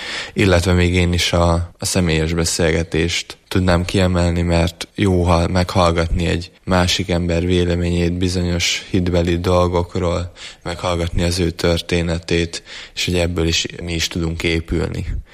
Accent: Harsány, Borsod-Abaúj-Zemplén, Hungary; 17 éves, és Harsányból érkeztem.

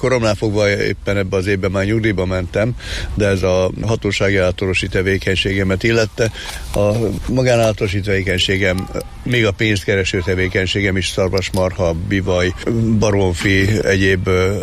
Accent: Budapest, Hungary; Pesti vagyok, 18. kerület, Pest-Szentlőrinc a szülőhelyem. Ott jártam általános iskolába, aztán később középiskolába Pannonhalmára, és onnan az állatorvosi egyetemre vezetett az út.

